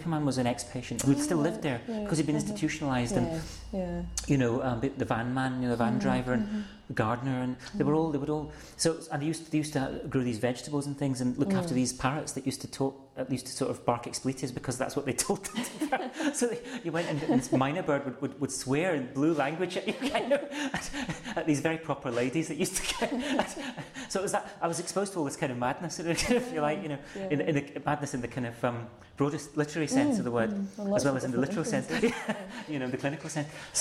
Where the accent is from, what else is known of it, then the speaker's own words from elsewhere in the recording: Glasgow, Scotland, United Kingdom; also born or lived in England; when we moved up from England, the voices in Glasgow are very different, you know. And so, you know, my elder siblings spoke in Yorkshire accents, of course, because they were teenagers and they'd already been, you know.